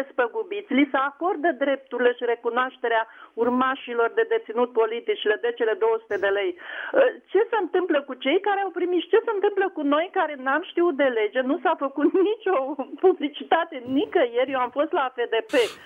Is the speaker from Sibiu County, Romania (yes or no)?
no; Iași, Iași County, Romania; sunt din Iași.